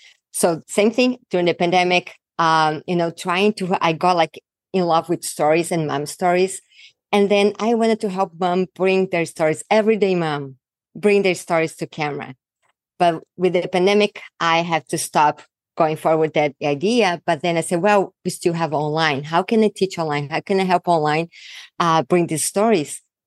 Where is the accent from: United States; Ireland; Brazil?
Brazil; English is a second language; having my accent. I'm from Brazil. So I have a very thick accent